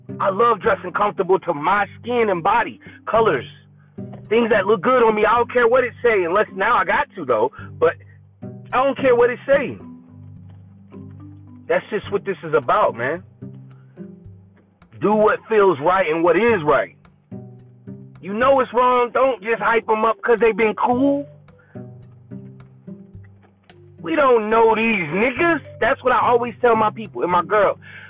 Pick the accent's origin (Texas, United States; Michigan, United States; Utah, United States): Michigan, United States; Detroit; I'm from Detroit 313, but I was raised in a military family where we traveled.